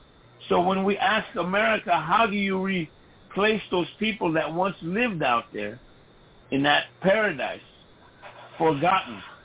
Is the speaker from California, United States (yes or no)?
no; South Dakota, United States; For we Lakotas here in South Dakota, we come from the Buffalo people.